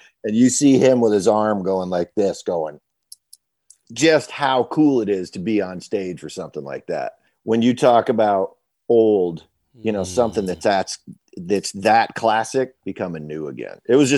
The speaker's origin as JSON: {"language": "English", "town": "Waterbury", "region": "Vermont", "country": "United States", "moved": "yes", "said": "before I moved here, I'm from Vermont, Waterbury, Vermont, to be specific."}